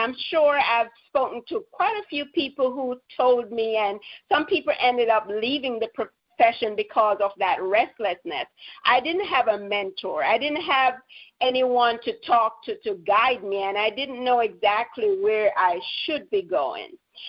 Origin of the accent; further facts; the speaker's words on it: Jamaica; moved away as an adult; also born or lived in Anguilla; initially I'm from Jamaica, and then I moved to a small Caribbean island, Anguilla, to work.